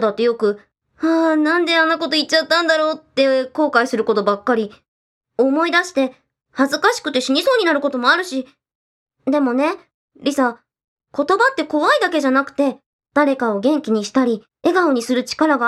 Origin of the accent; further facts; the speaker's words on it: Fukuoka, Japan; 福岡出身だけど博多弁使う人が誰一人いなくなったら寂しいもん。